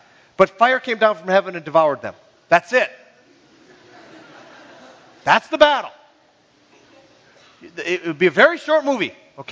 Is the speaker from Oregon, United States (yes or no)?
no; Hibbing, Minnesota, United States; I go home to my hometown, Hibbing